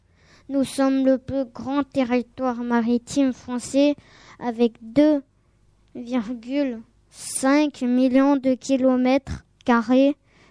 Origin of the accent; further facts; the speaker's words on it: French Polynesia; Chez moi, en Polynésie, il y a 118 îles pleines de cocotiers, de mer et de plages de sable blanc.